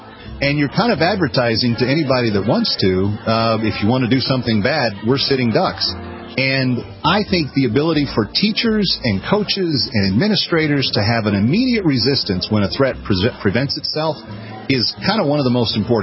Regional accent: Texas, United States; Being that I'm from Texas originally, and we're notoriously famous for our guns

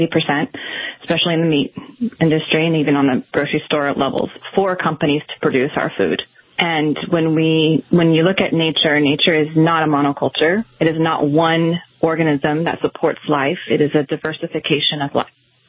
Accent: Midwest, United States; born there; So because I'm not from an agricultural background, even though I was born in the Midwest, my family was in contracting

